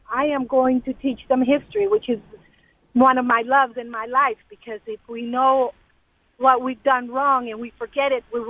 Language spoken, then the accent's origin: English; Colombia; English is a second language; now in United States; I come from Colombia. I'm an adopted citizen to this country. We came legally